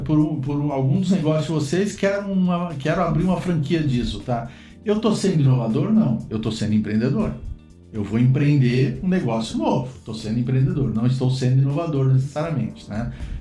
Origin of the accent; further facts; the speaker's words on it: São Paulo, Brazil; now in Porto Alegre, Brazil; Eu também, eu sou paulista, né? Eu sempre peço aqui em Porto Alegre pizza de calabresa sem mussarela